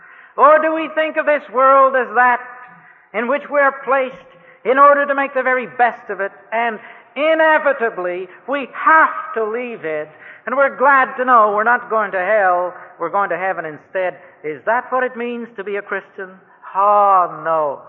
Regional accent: Canada

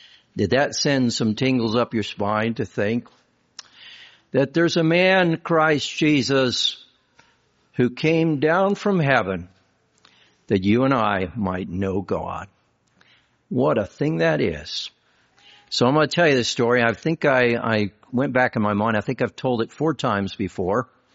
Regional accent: California, United States; But I said, "Yes, I'm from California."

